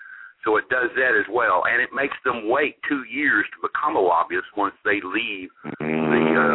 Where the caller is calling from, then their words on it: Little Rock, Arkansas, United States; Hi, this is … in Little Rock.